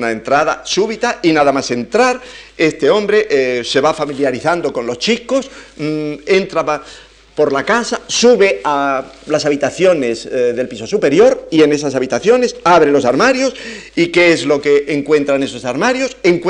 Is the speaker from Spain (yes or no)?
yes; Astorga, Castile and León, Spain; Como cuando yo era muchacho, que en el casino de mi pueblo natal, Astorga, se decía